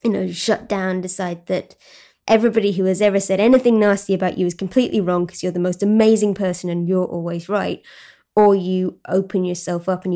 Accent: South East England, United Kingdom; moved away as an adult; I grew up in Sussex and I went to university in Oxford.

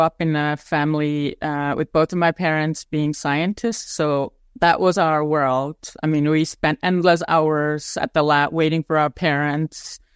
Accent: Estonia; I grew up in Soviet Union, the USSR, but I had a very, very happy childhood.

